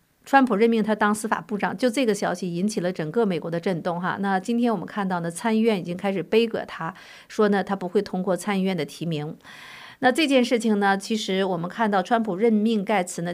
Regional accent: China; 我们从大陆出来的朋友更应该去反思自己，因为我们在从小生活在那个国家里边

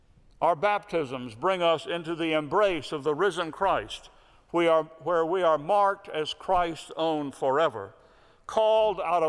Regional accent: Pensacola, Florida, United States; I remember going to a new school for the eighth grade in my hometown of Pensacola, Florida, in Florida's Panhandle, a deep South culture where many boys and girls had double names

